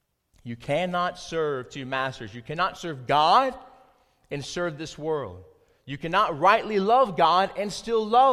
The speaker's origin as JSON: {"language": "English", "town": "Spartanburg", "region": "South Carolina", "country": "United States", "tie": "born or raised there", "said": "the orange tabby cat named Babes that I had growing up in Spartanburg, South Carolina."}